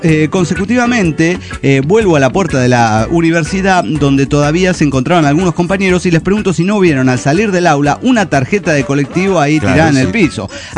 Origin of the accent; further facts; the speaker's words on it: Santa Fe, Argentina; de Santa Fe, República Argentina.